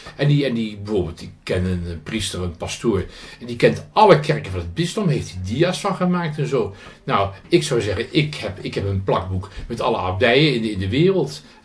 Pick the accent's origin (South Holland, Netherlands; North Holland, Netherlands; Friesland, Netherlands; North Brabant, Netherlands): South Holland, Netherlands; Rijswijk; Oorspronkelijk kom ik vandaan uit Rijswijk bij Den Haag. Ik ben daar geboren, 64 jaar geleden. Als oudste van een gezin van 6 kinderen. En met een hartstikke rooms-katholieke familie.